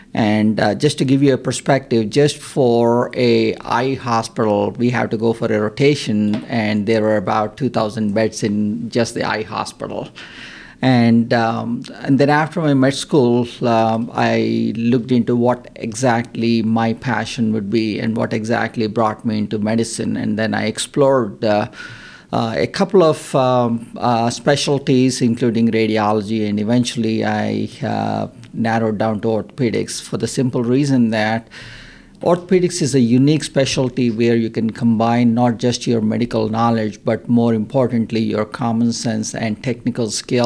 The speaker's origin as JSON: {"language": "English", "country": "India", "tie": "born or raised there", "said": "I was born in India and grew up in India. The city where I grew up is a big city, 14 million population."}